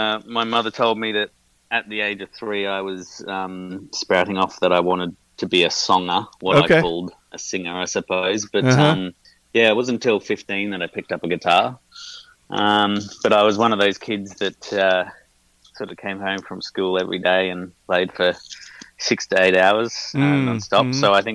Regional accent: Brisbane, Queensland, Australia; now in Melbourne, Australia; Yes, Melbourne's home. I grew up in Brisbane, and I go back to Brisbane quite frequently

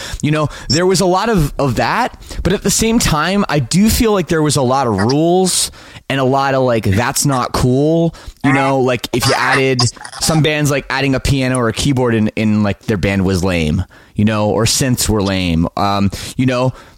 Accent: Toronto, Ontario, Canada; I grew up in the Toronto suburbs

